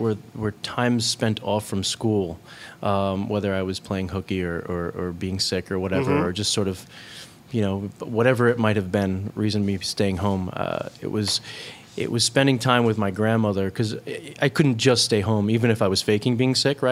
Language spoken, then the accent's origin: English; Verplanck, New York, United States; A little town called Verplank.